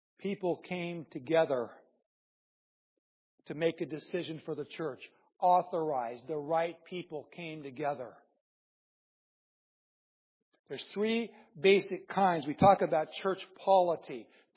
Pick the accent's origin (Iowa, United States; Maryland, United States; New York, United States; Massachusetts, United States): Iowa, United States; Just because I'm from Iowa and I like my freedom and I want to keep my government close